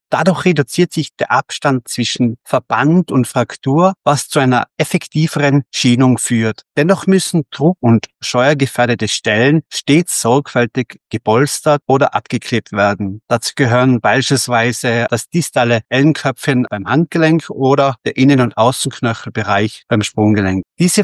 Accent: Tyrol, Austria; ich komme aus Tirol

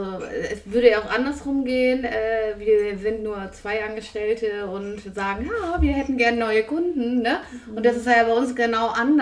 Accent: Germany; Ja, das ist Deutsch. Wir sind Deutsche. Ja. Wir sind eine Meckergesellschaft.

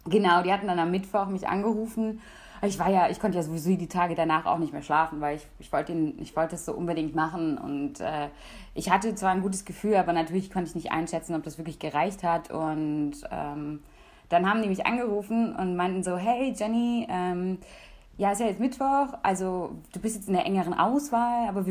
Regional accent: Oberhausen, Eifel, Germany; also born or lived in Poland; Eigentlich komme ich aus der Eifel, beziehungsweise ganz ursprünglich aus Polen. Aber aufgewachsen bin ich in der Eifel, in der Nähe von Köln. Also in einem kleinen Dorf.

